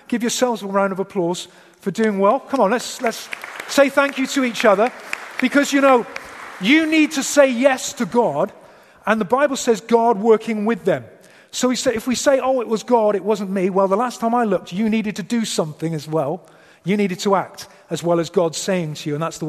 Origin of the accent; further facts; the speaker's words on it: England, United Kingdom; As you can tell, I'm English.